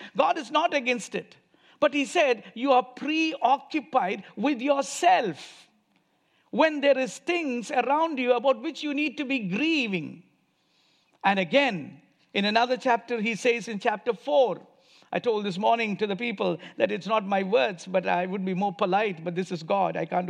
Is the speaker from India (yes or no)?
yes; India; English is a second language; now in United States; why would I come all the way from India to US to buy a shirt made in Bangladesh?